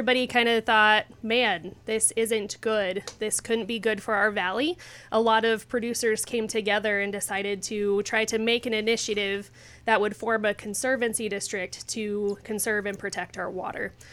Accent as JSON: {"language": "English", "town": "Lamar", "region": "Colorado", "country": "United States", "tie": "born or raised there", "said": "So I grew up in Lamar, Colorado, so not too far away from here. Grew up in the ag background, always appreciated ag and loved it"}